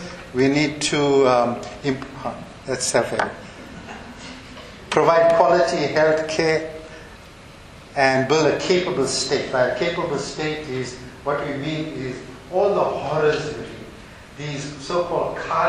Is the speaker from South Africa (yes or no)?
yes; South Africa; I'm a loyal South African boy, but also I have my forefathers in India. I also remember that, and also have remnants of that culture in my everyday